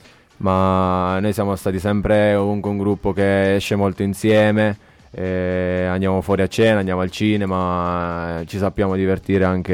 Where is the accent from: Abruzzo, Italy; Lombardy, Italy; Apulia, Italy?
Abruzzo, Italy; Città Sant'Angelo; io sono cresciuto nel Poggio degli Ulivi, che è una squadra... che sta vicino a casa mia, a Città Sant'Angelo.